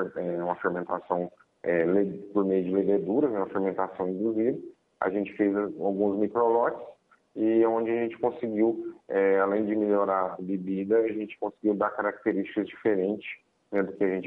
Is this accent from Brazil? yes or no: yes; Paraná, Brazil; now in Indianópolis, Brazil; A gente é natural do Paraná e a gente já tem mais de 30 anos que mora aqui em Minas, no município de Indianópolis.